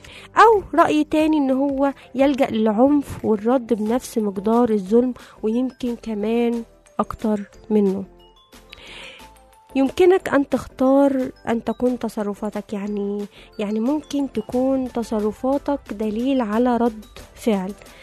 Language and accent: Arabic; Egypt; ودول يعني كمصريين احنا مفيش اسهل من الطرق دي بنعملها.